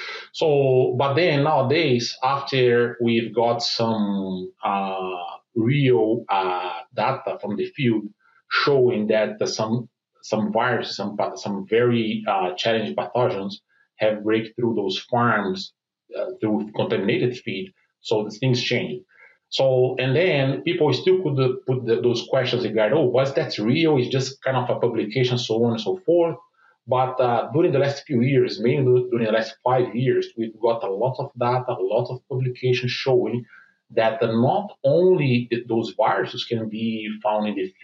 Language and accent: English; Brazil; English is a second language; So I'm originally from Brazil.